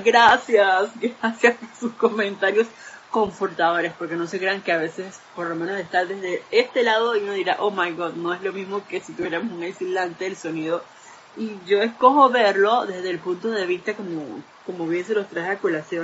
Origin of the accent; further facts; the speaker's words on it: Panama; Yo también soy de aquí de Panamá.